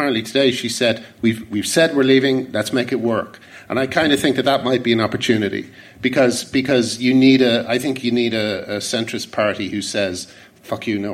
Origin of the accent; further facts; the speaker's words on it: Ireland; I hadn't even thought about it. I'm Irish and I hadn't even thought about it.